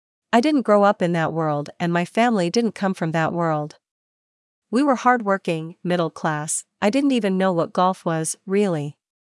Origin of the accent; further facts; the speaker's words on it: Canada; now in United States; there wasn't a lot available as a Canadian in the US.